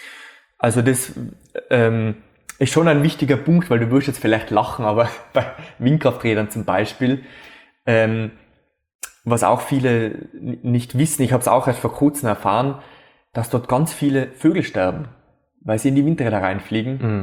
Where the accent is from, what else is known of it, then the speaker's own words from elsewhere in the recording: Austria; wenn man jetzt 1000 solche Rap-Systeme bei uns in Österreich verbauen würde